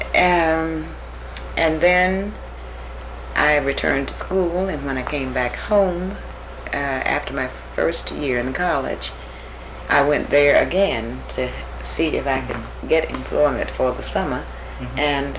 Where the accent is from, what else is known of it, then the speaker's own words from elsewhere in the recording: Montgomery, Alabama, United States; Right, but I'm still from Montgomery.